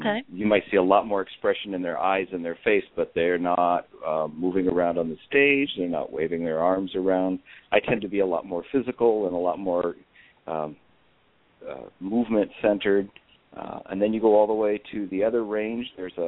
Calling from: Bellingham, Washington, United States; I'm calling from Bellingham, up north.

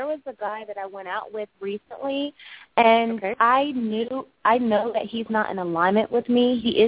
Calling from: Los Angeles, California, United States; I'm calling from Los Angeles.

